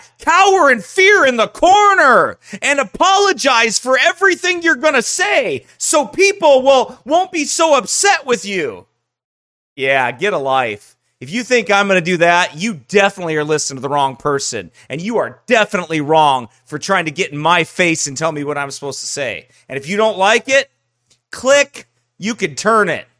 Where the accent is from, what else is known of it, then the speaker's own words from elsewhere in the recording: the South, United States; accent: Southern; Chainbreak doesn't like my Southern accent.